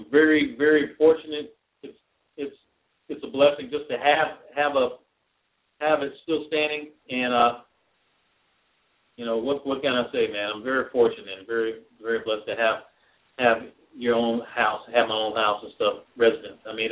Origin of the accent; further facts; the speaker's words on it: Georgia, United States; from our neck of the woods, my home state of Georgia